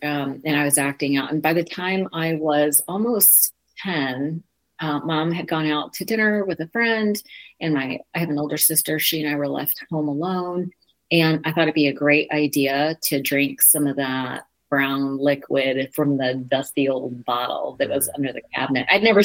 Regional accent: Sunnyvale, California, United States; So I grew up in Sunnyvale, California, in the heart of Silicon Valley, right in the heart of the tech industry.

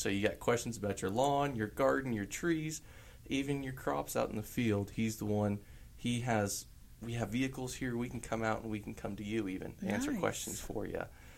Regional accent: United States; I grew up here in Sumner County, was involved in 4-H.

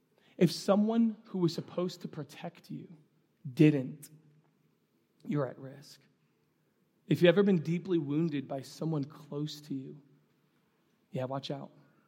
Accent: New York City, New York, United States; Growing up in New York City, they wanted to actually take out my tonsils because I was sick all the time.

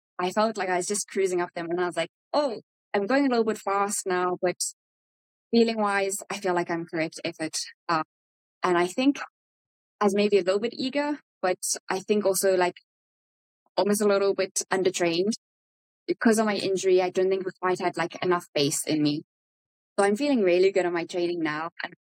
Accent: South Africa

